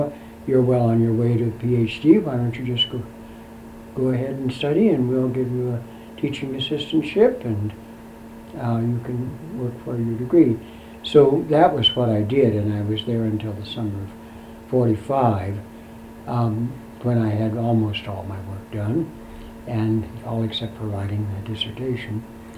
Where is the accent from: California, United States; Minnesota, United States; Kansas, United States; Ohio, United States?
Kansas, United States; Manhattan; Well, I'm not a native Kentuckian. Mm-hmm. I was born in Kansas, mm-hmm. at Manhattan, Kansas, December 5th, 1916, mm-hmm. and I was an only child. I went to elementary school in Manhattan, just three blocks from my home.